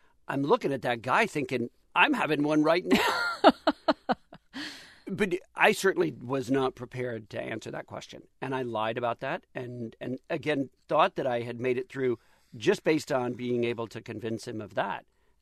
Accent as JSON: {"language": "English", "town": "Dallas", "region": "Texas", "country": "United States", "lives_now": "Los Angeles, United States", "said": "I live in Los Angeles. I'm from Dallas"}